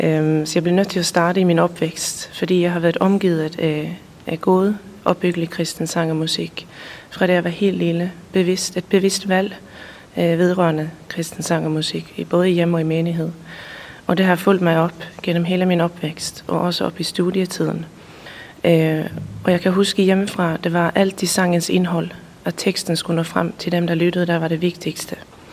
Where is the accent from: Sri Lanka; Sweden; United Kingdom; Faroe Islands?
Sweden; now in Herning, Denmark; og jeg er svensker, har boet i Danmark i 14 år, og bor nu i Herning, og det har vi gjort 10 år tilbage, da jeg har en dansk mand